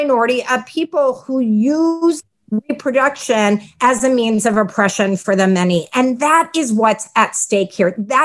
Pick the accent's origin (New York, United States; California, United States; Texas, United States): Texas, United States; my home state of Texas held a legislative hearing in 2019 about capital punishment for abortion.